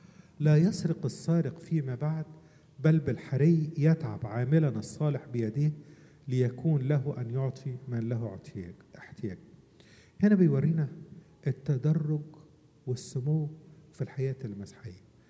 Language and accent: Arabic; Upper Egypt, Egypt; ياما بسبب كلمة وحشة بالذات عندنا في الصعيد